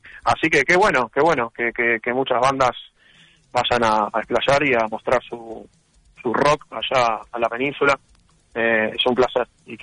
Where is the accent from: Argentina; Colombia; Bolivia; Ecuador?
Argentina; tratando de subsistir, como todo argentino, en el día a día y nunca bajar los brazos.